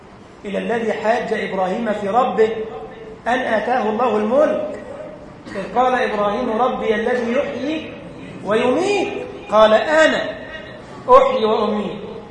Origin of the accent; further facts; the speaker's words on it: Egypt; علشان كده عندما وقف على نهر النيل في بلدنا مصر